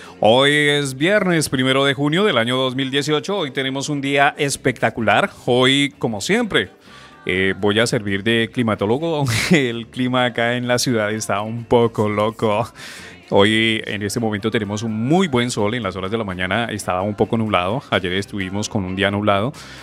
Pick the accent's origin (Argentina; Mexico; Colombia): Colombia; now in La Coruña, Spain; Y también nos escuchan en mi país, en Colombia.